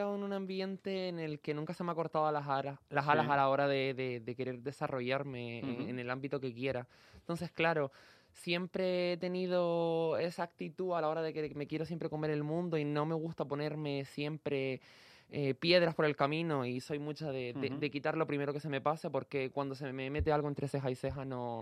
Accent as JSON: {"language": "Spanish", "region": "Canary Islands", "country": "Spain", "said": "vengo de una isla pequeña como Gran Canaria"}